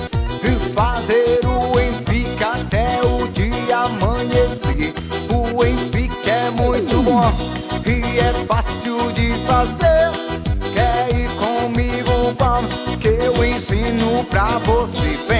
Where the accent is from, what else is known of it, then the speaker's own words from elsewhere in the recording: Guanambi, Bahia, Brazil; Alô, galera de Guanambi, minha terra nata